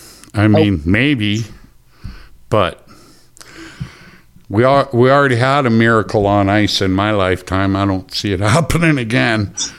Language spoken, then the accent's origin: English; Canada; We're Canadian. We have one thing, kid.